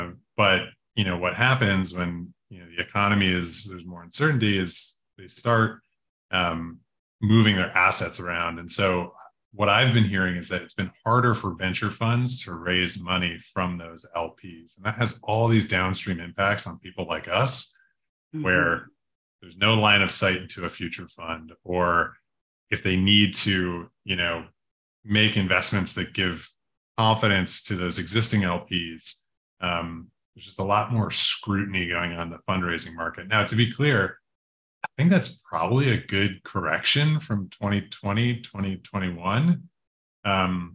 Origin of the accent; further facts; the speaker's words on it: Buffalo, New York, United States; I mean, it kind of just comes with growing up in Buffalo. I'm from Buffalo, New York, originally, home of the chicken wing.